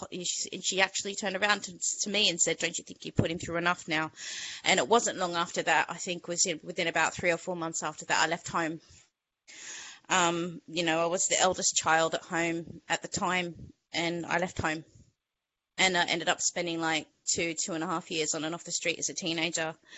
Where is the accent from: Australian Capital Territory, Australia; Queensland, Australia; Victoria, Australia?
Queensland, Australia; also born or lived in New South Wales; I'm one of six kids. I'm Australian, born in New South Wales, raised in Southeast Queensland, and I'm one of six children.